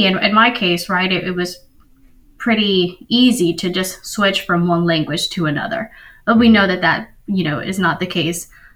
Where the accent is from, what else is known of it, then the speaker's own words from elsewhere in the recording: Connecticut, United States; born there; Well, in my scenario, I was born in Connecticut.